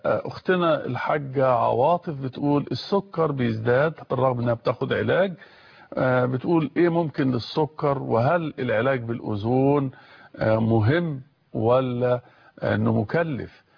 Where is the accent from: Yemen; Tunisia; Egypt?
Egypt; في حاجة عندنا في مصر يمكن دي موجودة في محافظة أسوان اسمه بلح السكر